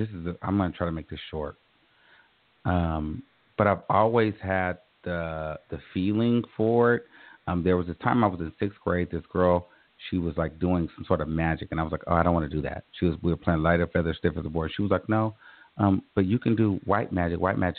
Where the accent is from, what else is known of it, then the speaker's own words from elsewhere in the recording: California, United States; And I've grown up, you know, in the Valley. I've lived in San Francisco. I'm from Northern California.